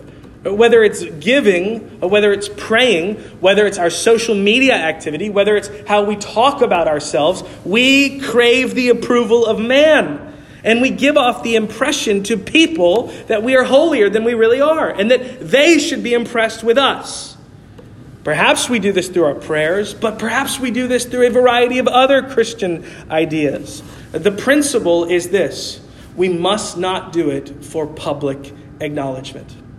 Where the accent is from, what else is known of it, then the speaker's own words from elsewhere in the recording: New York City, New York, United States; I grew up in New York City around 11 and 12 year old boys who would kind of walk the streets of New York City